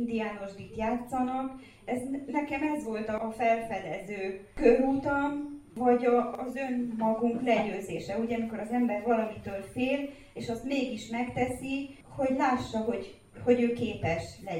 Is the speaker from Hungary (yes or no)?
no; Cluj-Napoca, Cluj County, Romania; én a Monostoron nőttem fel a 70-es évek második felében